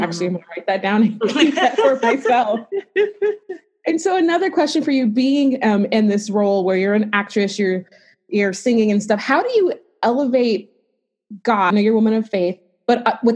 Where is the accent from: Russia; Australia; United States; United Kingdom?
United States; Georgia; And I grew up in Georgia, so I knew what they were like.